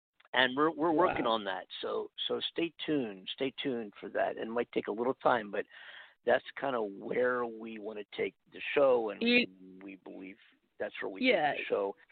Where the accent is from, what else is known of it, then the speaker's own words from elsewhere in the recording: Philadelphia, Pennsylvania, United States; even though I'm in the Los Angeles studios of coast to coast here, Pennsylvania is my home state, my hometown, Philadelphia.